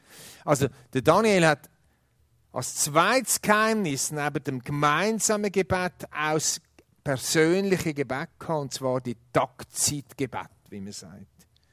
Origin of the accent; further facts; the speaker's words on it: Switzerland; Jetzt sind wir ja als Schweizer oft so, dass wir Sachen gegeneinander ausspielen.